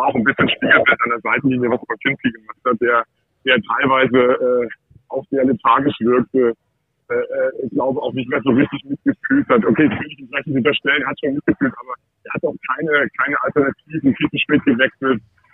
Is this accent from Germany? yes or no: yes; Dresden, Saxony, Germany; Also da würde ich mich als Dresdner und Dresden-Anhänger so ein bisschen natürlich auch freuen.